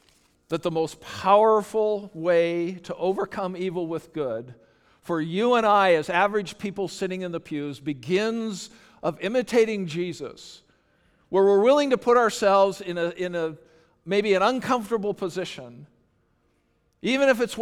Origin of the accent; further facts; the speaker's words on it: Canada; because not only am I white, but I'm Canadian and I don't know what's going on.